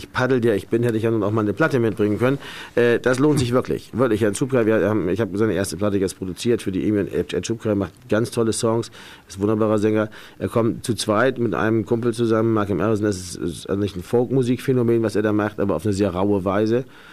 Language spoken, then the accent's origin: German; Bremen, Germany; Ja, aber weil ich bin ja Bremer, ich habe ja keine Wahl.